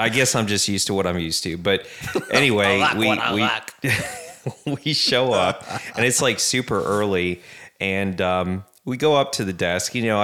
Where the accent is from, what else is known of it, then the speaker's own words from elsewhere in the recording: Fort Lauderdale, Florida, United States; born there; I was born in Fort Lauderdale, but yeah, I was just a kid, didn't live there for many years.